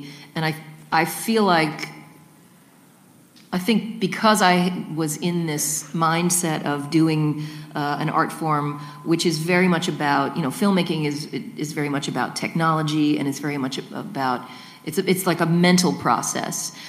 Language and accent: English; Kentucky, United States; And, you know, I grew up in Kentucky, so to be playing a you know, gig in New York City, I was like, ah.